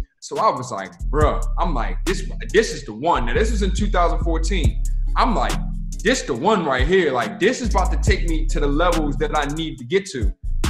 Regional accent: Baltimore, Maryland, United States; And it's because I'm from Baltimore, bro. Like, I'm from Baltimore. I'm not from the South. I'm from the East Coast.

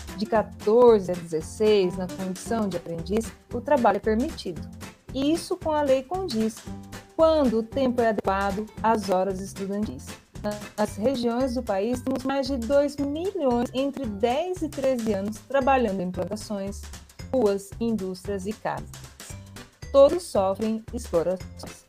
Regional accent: Porto União, Santa Catarina, Brazil; sou de Porto União.

